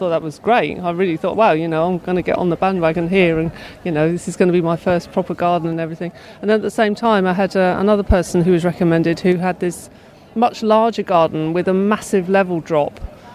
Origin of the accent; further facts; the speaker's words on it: South West England, United Kingdom; now in London, United Kingdom; my childhood where I grew up in Cornwall. It was a magical place, actually. It was a great place to grow up with, really connecting with nature.